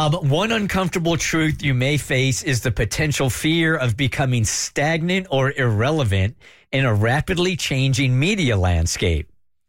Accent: Atlanta, Georgia, United States; I'm from Atlanta

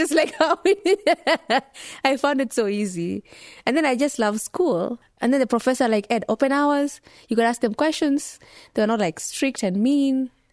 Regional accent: Mogotio, Baringo County, Kenya; grew up in Mogotio.

